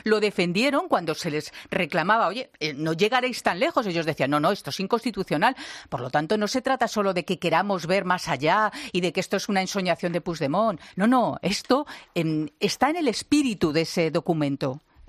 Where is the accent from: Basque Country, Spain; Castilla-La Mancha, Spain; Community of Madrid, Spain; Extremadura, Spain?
Community of Madrid, Spain; Madrid; also born or lived in Switzerland; Yo vivo en Madrid, nací en Suiza, pero soy madrileña.